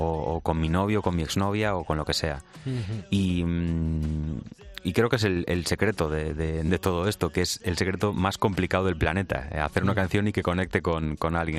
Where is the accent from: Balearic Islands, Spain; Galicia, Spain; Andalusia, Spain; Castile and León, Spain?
Galicia, Spain; Santiago de Compostela; Pues lo principal es el acento, ya de primeras, que me acompaña siempre. Y lo segundo, yo creo que siempre llevo la típica palabra que se dice que es como muy gallega, que es la morriña.